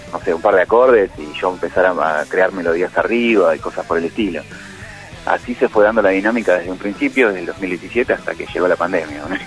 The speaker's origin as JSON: {"language": "Spanish", "region": "Buenos Aires", "country": "Argentina", "said": "Somos de diferentes zonas, pero por lo general, genéricamente somos de Capital, pero bueno, de diferentes barrios"}